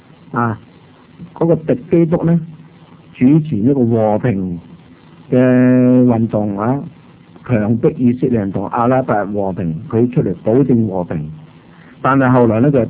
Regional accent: Canada; 我哋加拿大人咧，平均每一個人孭政府嘅債40,000

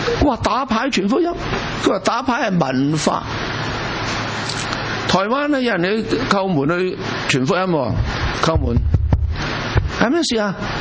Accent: China; 我们中国人的文化是这样的嘛，死不死？

